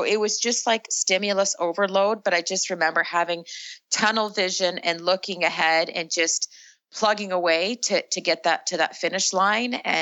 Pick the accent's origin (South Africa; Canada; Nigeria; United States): Canada; I'm from Canada. We have some nasty winters